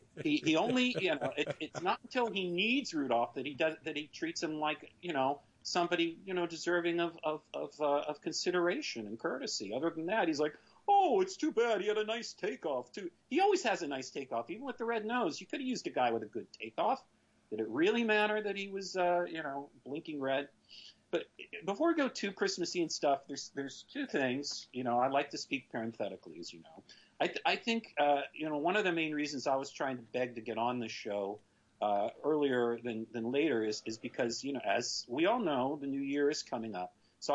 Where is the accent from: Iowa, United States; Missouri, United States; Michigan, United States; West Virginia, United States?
West Virginia, United States; I would tell them these things about growing up in West Virginia.